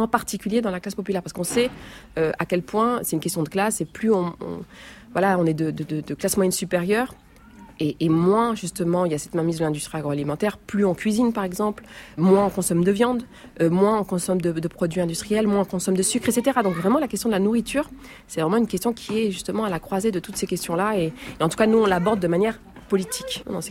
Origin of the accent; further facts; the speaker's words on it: Rif, Morocco; moi personnellement, je viens du Maroc, d'une région du Maroc qui s'appelle le Rif